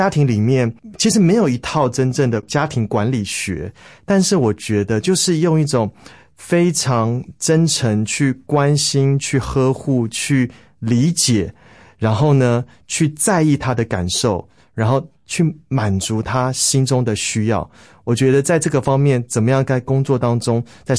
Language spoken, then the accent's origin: Chinese; Keelung, Taiwan; 而且我从小在基隆长大，那基隆就是每天下雨